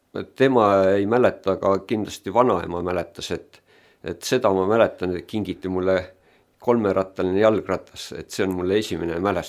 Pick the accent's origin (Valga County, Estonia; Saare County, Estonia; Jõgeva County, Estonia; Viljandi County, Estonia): Jõgeva County, Estonia; Lahmuse; also born or lived in Tallinn; Lahmusel oli selline maakoht, et kus me elasime. Et seal oli mu lapsepõlve kodu, aga sündisin Tallinnas.